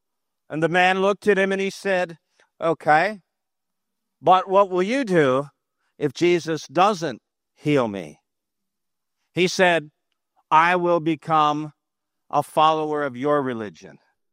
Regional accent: Toronto, Ontario, Canada; also born or lived in United States; we were living in a home when we moved to America. We lived in America for 20 years. We're from Toronto, Canada. And when we lived in America, we lived in Florida for a season.

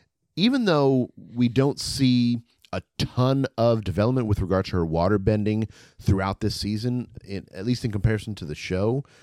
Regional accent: New York, United States; accent: New York; You know what? It's my New York accent. I lost that years ago.

